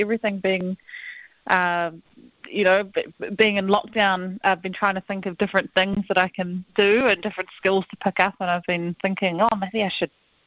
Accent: Whangarei, Northland, New Zealand; now in Auckland, New Zealand; So I grew up in Taitokoro, up north in Whangarei, and eventually made my way down to Auckland, and I live down in Auckland now.

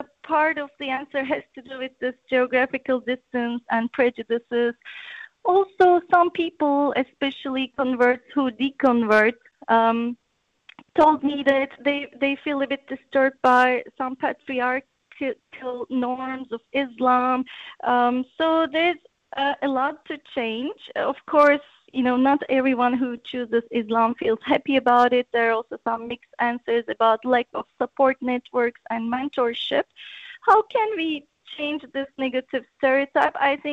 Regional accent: Turkey; now in Wellington, New Zealand; I'm originally from Turkey.

